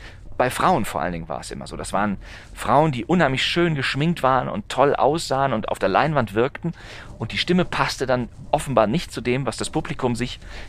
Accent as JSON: {"language": "German", "region": "North Rhine-Westphalia", "country": "Germany", "tie": "born or raised there", "said": "Ich bin in Nordrhein-Westfalen aufgewachsen, hatte also immer die Radioprogramme des WDR."}